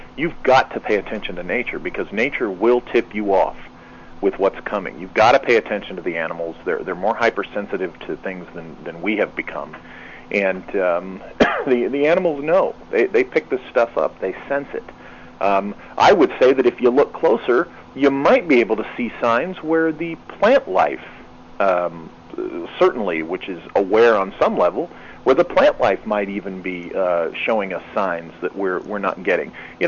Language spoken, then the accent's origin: English; California, United States; growing up in California